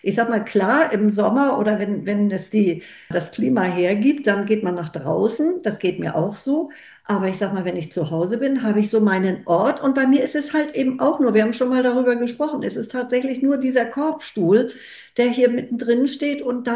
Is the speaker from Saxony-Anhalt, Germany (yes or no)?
no; Hamburg, Germany; Ich bin auch eine Hamburgerin. Ich fühle auch diese Stadt so